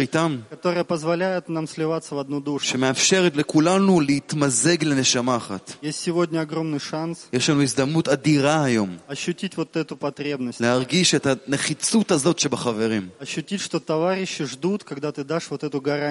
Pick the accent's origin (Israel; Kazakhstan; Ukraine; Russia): Russia; Moscow; я из Москвы.